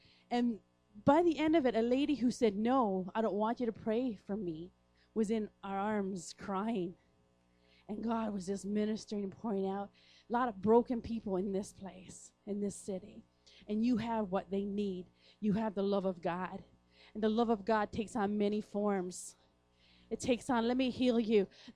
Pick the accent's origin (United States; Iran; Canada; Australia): Canada; Newfoundland and Labrador; I'm from Newfoundland.